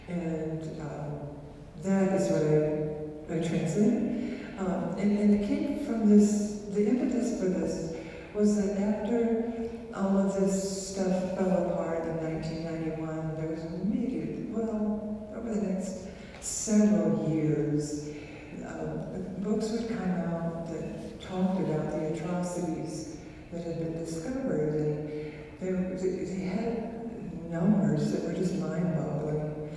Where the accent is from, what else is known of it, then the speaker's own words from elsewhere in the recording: Indiana, United States; and so I'm from Indiana, and Indiana University just happened to be, I didn't know this, but happened to be the flagship university with respect to Russian studies.